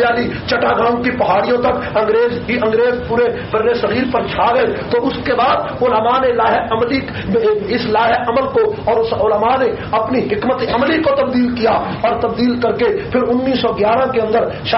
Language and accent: Urdu; Pakistan; born there; میں چونکہ پاکستان کی ہم تو پیداوار ہے اور ہماری جہاں پاکستان میں پیدائش ہے،